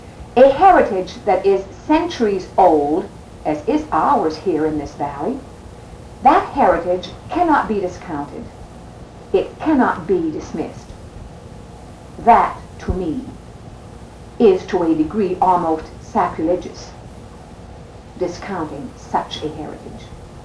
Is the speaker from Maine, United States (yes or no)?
yes; Maine, United States; My people, the Acadian, or sometimes we refer to them as the Canadian Acadians, because we have a mixture here in the valley of Canadian as well as Acadian blood.